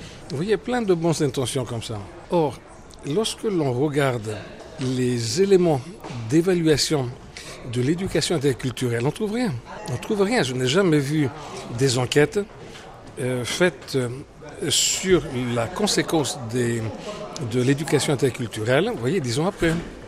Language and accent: French; France; nous, en tant que Français.